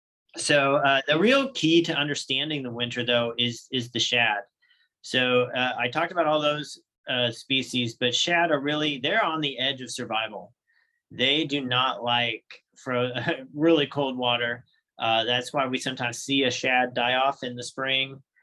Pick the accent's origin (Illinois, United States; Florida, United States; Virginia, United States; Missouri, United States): Illinois, United States; Macomb; also born or lived in Wichita / Denver; now in Lawrence, United States; I grew up in Macomb, Illinois, and then went to high school in Wichita, Kansas. So, and then after that, moved to Denver. So I've spent 10 or 15 years in Denver, and then 5 years ago moved to Lawrence, Kansas.